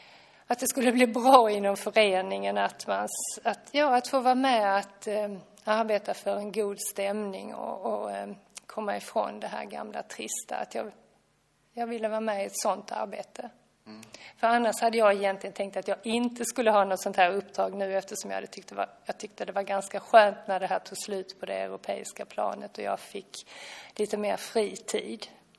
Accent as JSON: {"language": "Swedish", "town": "Lund", "region": "Skåne", "country": "Sweden", "said": "Jag är lundabo och synskadad sedan jag var barn."}